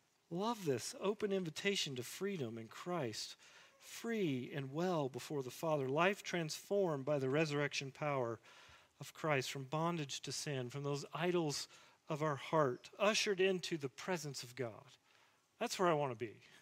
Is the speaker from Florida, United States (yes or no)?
no; Tennessee, United States; These uneducated, common men, these backwoods rednecks, I can say that, I'm from Tennessee